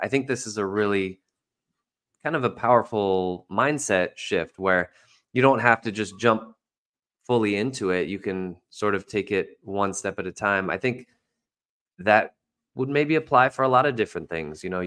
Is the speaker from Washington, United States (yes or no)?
no; San Jose, California, United States; also born or lived in East Coast; grew up in San Jose. I was born on the East Coast, but I moved to San Jose when I was a little baby. So Bay Area since 1 year old, and I'm 43 now.